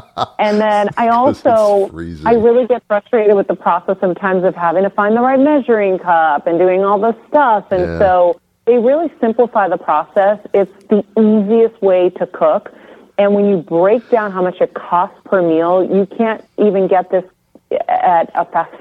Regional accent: Medford, Massachusetts, United States

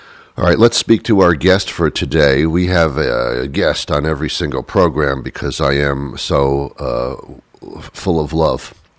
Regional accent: New York, United States; I don't have an accent. I'm from New York, so that's not going to work here.

